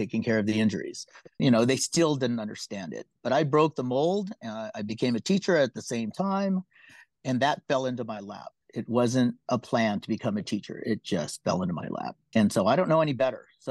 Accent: Philippines; I'm Filipino, right? I broke the mold.

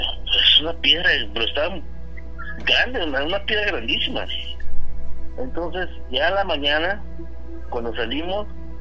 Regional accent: Phoenix, Arizona, United States; Phoenix, Arizona.

